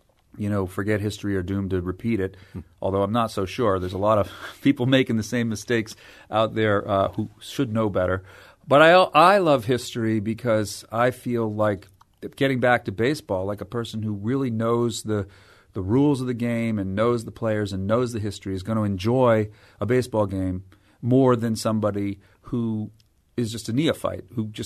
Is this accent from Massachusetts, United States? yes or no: yes; Massachusetts, United States; I am from Massachusetts, mea culpa